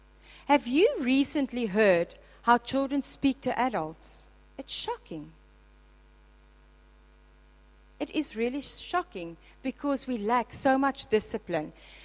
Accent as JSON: {"language": "English", "country": "South Africa", "said": "God has given your children to you as South African for you to raise them in this country."}